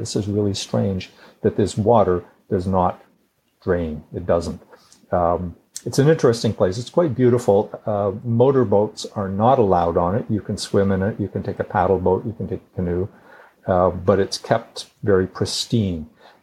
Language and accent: English; Sudbury, Ontario, Canada; I grew up in Sudbury, which is a mining town.